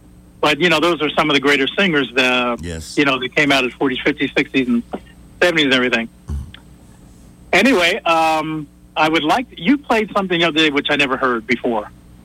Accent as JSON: {"language": "English", "region": "New York", "country": "United States", "tie": "born or raised there", "said": "That is actually exactly the size of the town that I grew up in New York State."}